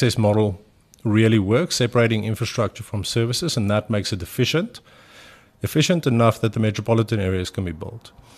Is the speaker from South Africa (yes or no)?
yes; Free State, South Africa; also born or lived in United Kingdom; Well, I'm a Burki from the Free State, studied at Stellenbosch Industrial Engineering